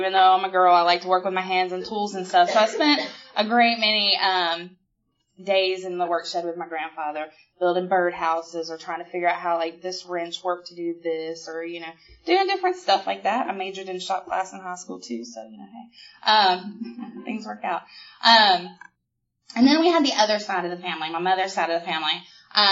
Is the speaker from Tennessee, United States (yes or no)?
yes; Memphis, Tennessee, United States; I grew up in Fraser. If any of you have been to Memphis, so you know Fraser is not the nice area of town.